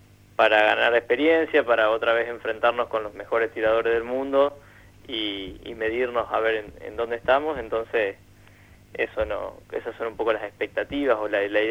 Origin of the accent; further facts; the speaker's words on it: Argentina; En la delegación van a ir 5 tiradores